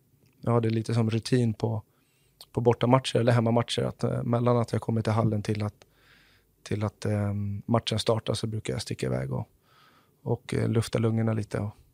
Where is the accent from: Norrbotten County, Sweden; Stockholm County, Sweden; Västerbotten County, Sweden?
Stockholm County, Sweden; Huddinge; Jag är från Huddinge utanför Stockholm.